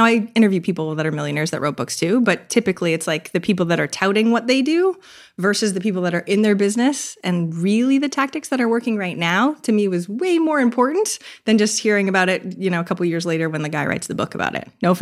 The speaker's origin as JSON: {"language": "English", "region": "Maine", "country": "United States", "said": "Like literally, I'm from Maine. I knew zero millionaires to begin with."}